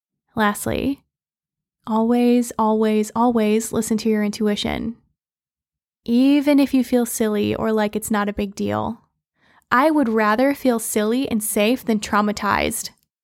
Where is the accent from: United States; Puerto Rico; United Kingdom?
United Kingdom; Scotland; I'm Scottish. I love bagpipes.